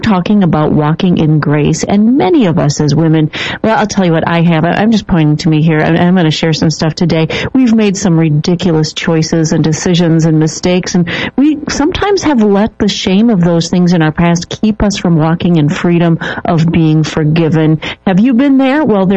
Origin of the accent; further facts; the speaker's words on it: Minnesota, United States; also born or lived in Wisconsin, United States; I grew up in Minnesota, but went to school in Wisconsin in college, and as a young adult, even as a young married, my husband and I lived in the Wisconsin culture to the fullest